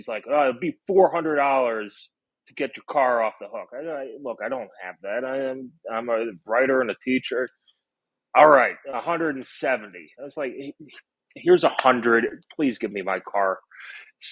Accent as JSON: {"language": "English", "town": "New York City", "region": "New York", "country": "United States", "tie": "born or raised there", "said": "So I grew up in New York City, Manhattan, okay."}